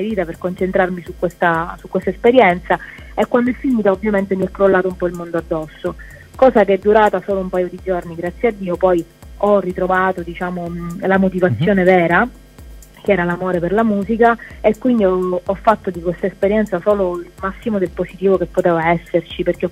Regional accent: Sicily, Italy; io sono siciliana, quindi tornavo comunque a casa un paio di volte alla settimana

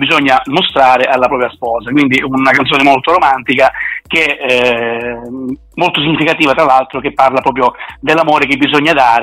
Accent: Calabria, Italy; Io sono calabrese, sono della Calabria, e quindi nella mia regione

